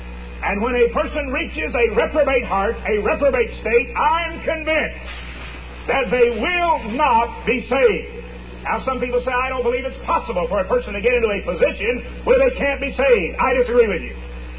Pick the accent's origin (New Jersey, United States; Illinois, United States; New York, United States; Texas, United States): Texas, United States; I'm from Texas, and sometimes we Texans are critical of anything that's not from Texas.